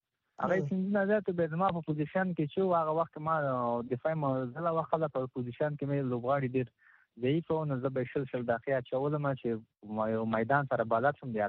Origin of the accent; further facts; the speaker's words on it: Nangarhar, Afghanistan; زه خپل چیما د ننګرهار ولایت یم